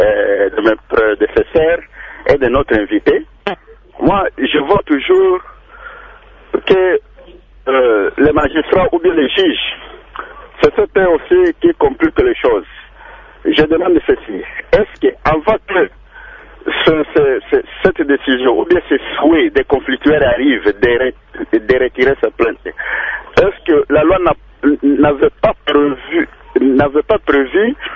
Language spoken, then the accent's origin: French; Bandundu, Kwilu, DR Congo; now in Kasangulu, DR Congo; je suis de Bandundouville, mais à présent, je suis ici à Kasangoulou